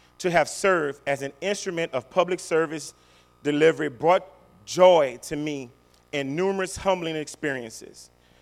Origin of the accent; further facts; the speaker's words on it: Opelousas, Louisiana, United States; Think about it. I'm from Opelousas.